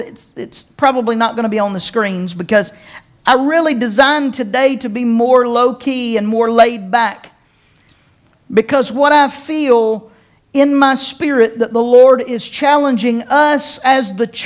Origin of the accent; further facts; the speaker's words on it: East Coast, United States; But I was raised on the East Coast.